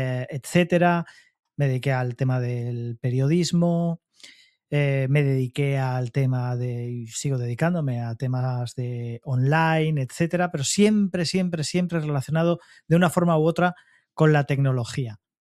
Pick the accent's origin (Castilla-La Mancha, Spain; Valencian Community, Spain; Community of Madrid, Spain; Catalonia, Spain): Catalonia, Spain; Barcelona; moved away as an adult; now in Pontevedra, Spain; yo nací en Barcelona y estuve en Barcelona hasta los 38 años aproximadamente, en momento en el cual me vine a vivir a Galicia, a Pontevedra